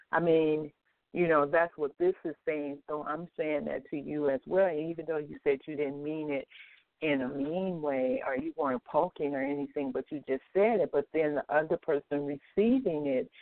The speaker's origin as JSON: {"language": "English", "region": "Louisiana", "country": "United States", "said": "And I'm from Louisiana as well"}